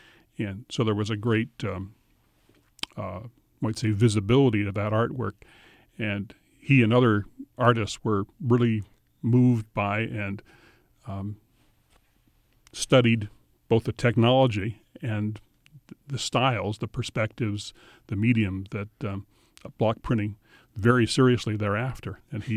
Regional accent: California, United States; I grew up in Santa Clara County nearby, spent regularly time with my grandparents growing up

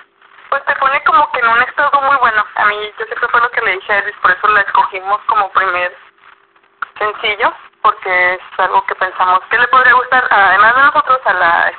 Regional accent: Ciudad Juárez, Chihuahua, Mexico; nosotros somos de Juárez, El Paso, o sea, somos de la frontera. Yo vivo en Juárez y Elvis vive en El Paso, pero ahí nos estamos cruzando.

